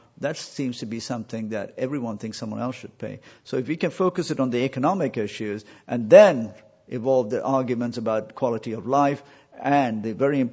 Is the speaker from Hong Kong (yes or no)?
yes; Hong Kong; which kind of freaks me out. I come from Hong Kong. You know, I shop at midnight, okay?